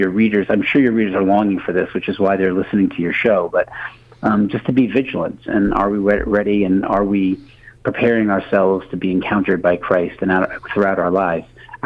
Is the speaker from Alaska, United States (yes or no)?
no; Brooklyn, New York, United States; as Catholic, I grew up Irish Catholic in Brooklyn. And let's just say in my family, talking about the faith out loud wasn't a regular occurrence.